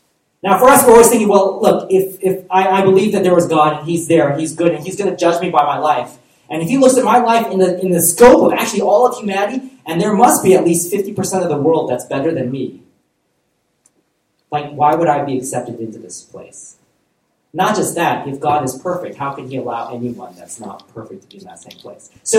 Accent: United States; And because I'm from America, I would use our politicians

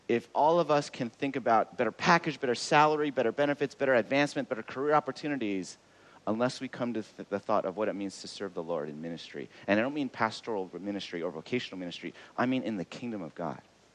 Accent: Los Angeles, California, United States; And I grew up in the West Coast in Los Angeles, which is actually where Bert and I met.

